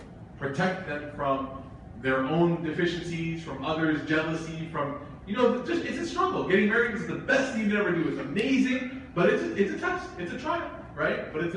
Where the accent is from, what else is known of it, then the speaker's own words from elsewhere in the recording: Chicago, Illinois, United States; So, but the point is that I grew up in Chicago, which is like makes me an honorary Hyderabadi.